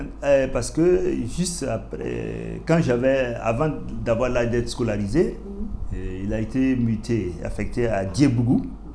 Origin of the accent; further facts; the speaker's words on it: Bobo-Dioulasso, Hauts-Bassins, Burkina Faso; now in Ouagadougou, Burkina Faso; parce que notre dialecte, je ne le comprenais pas bien, parce que j'ai grandi à Bobo.